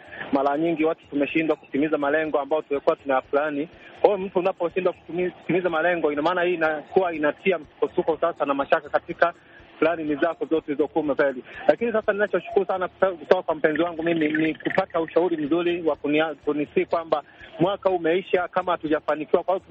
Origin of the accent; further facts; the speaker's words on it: Tanzania; kijana mpole Tanzania, natokea maeneo ya Kagongo Manispaa kama nchini Tanzania hapa.